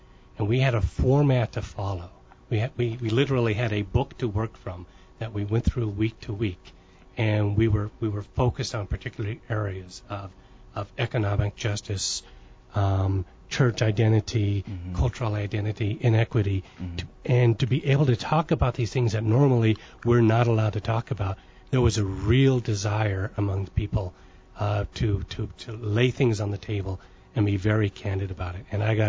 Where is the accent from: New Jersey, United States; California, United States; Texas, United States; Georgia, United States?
California, United States; moved away; I'm not originally from the South. I moved here from California.